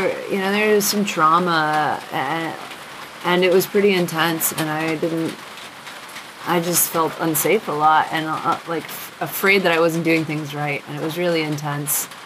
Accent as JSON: {"language": "English", "town": "Las Vegas", "region": "Nevada", "country": "United States", "tie": "born or raised there", "said": "I grew up in Las Vegas to immigrants from Germany and Austria, who had moved to the States in the mid-70s"}